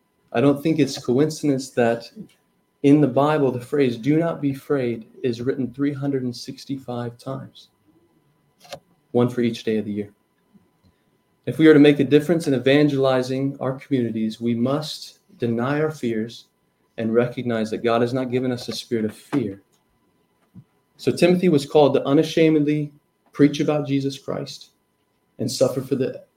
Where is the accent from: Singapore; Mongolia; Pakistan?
Mongolia; I grew up in Outer Mongolia where it would reach negative 50 degree weather at times.